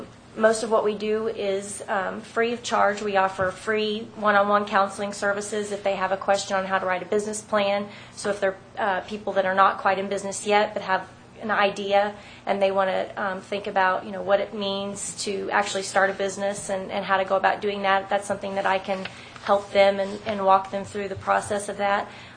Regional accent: Ozark, Missouri, United States; I'm actually from Ozark.

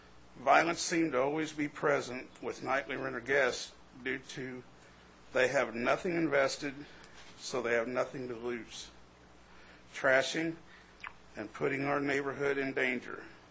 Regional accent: Lake of the Ozarks, Missouri, United States; What's drove us here is we come from Lake of the Ozarks

